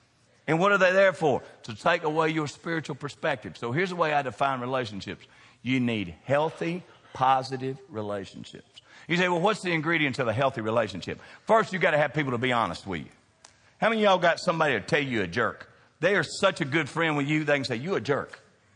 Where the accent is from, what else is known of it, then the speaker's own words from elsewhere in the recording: Kentucky, United States; We're both from Kentucky.